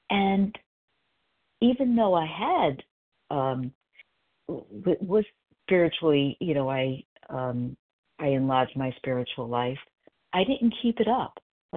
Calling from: South Carolina, United States; Oh, South Carolina.

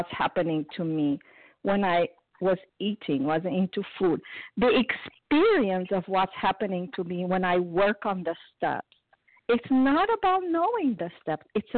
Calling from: South Carolina, United States; I'm sorry … from South Carolina, recovered compulsive overeater.

